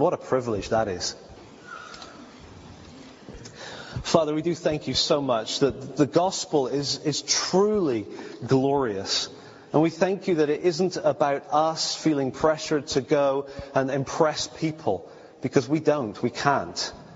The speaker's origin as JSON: {"language": "English", "town": "Bristol", "region": "South West England", "country": "United Kingdom", "also_born_or_lived": "United States", "said": "I'm actually Bristolian."}